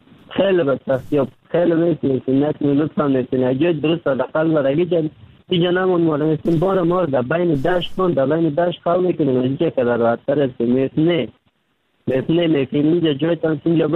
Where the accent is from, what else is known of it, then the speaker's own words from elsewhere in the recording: Kabul, Afghanistan; now in Turkey; در مدت 3 سال میشه ترکیه آمدم، از افغانستان 3 سال میشه رکن سیدنم ترکیه هستم. اما از افغانستان آمدم طرف پاکستان آوردم، رو آمدم از کابل آمدم